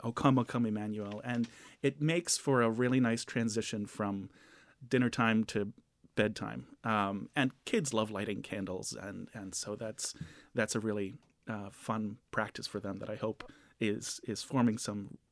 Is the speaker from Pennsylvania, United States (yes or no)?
yes; Pennsylvania, United States; So growing up in Pennsylvania, we got a tree a bit earlier in the month, but still decorated it on Christmas Eve.